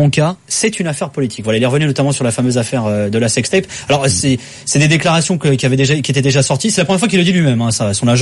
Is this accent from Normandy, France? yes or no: no; Orgeval, Île-de-France, France; Moi, j'ai grandi à, à Orgeval.